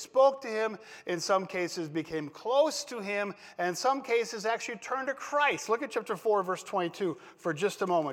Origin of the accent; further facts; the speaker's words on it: Wisconsin, United States; I grew up in Wisconsin and rooted for the Packers.